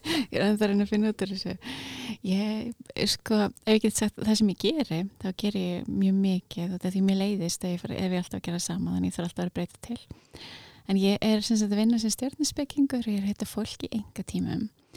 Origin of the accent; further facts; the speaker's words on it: Kópavogur, Capital Region, Iceland; Kláraði bókasafnið í Kópavogi, ólst upp í Kópavogi.